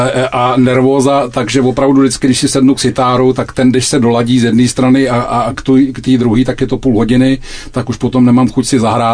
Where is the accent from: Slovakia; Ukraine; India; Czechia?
India; Mumbai, Maharashtra; kde já jsem vlastně dětství a řadu let žil v Bombaji, v Indii.